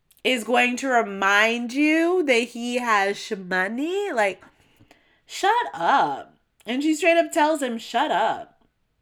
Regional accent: California, United States; I'm from SoCal, where these makeup artists are cleaning up.

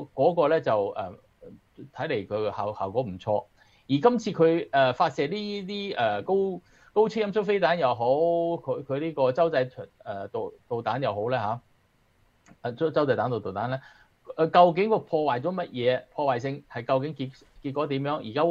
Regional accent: United States; 即係你知我哋美國人就講呢個 play chicken 啦

